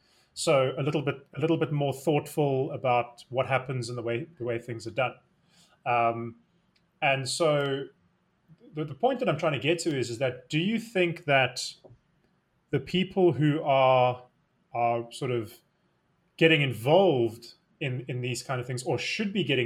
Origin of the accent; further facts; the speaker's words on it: South Africa; I get the sense, as a South African, I get the sense that the Western sort of US, America, Canada, that side of the world